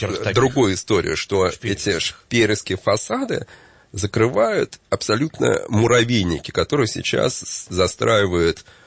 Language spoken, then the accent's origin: Russian; Moscow, Russia; к которому я привык как москвич